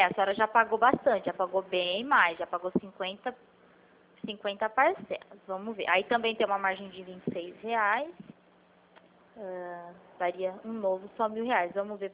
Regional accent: Pirassununga, São Paulo, Brazil; Não, eu sou de Pirassununga

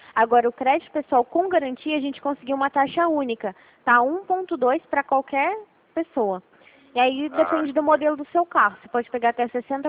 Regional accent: Rio Claro, São Paulo, Brazil; Ah, eu também sou de Rio Claro.

